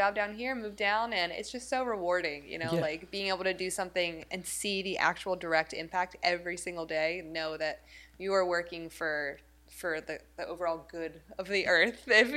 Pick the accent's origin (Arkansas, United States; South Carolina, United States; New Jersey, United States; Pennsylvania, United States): New Jersey, United States; now in Miami, United States; So I'm originally from New Jersey. Mm-hmm. So I actually moved to Miami for Pelican Harbor.